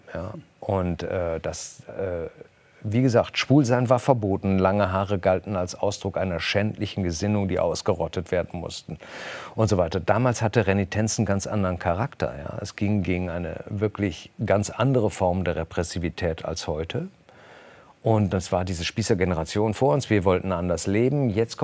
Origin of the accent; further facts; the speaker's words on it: Rhineland, Germany; ich komme ja aus dem Rheinland